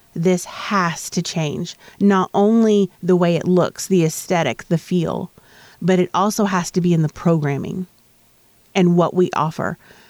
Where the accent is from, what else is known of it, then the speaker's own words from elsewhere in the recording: West Frankfort, Illinois, United States; I grew up in Franklin County. I'm from West Frankfort